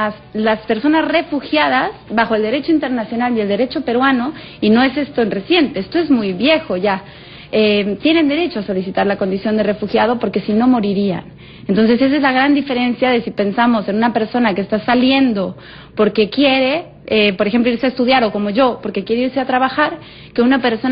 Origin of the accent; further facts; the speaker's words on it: Mexico; Es algo que vemos a veces en la frontera con México. Yo soy mexicana.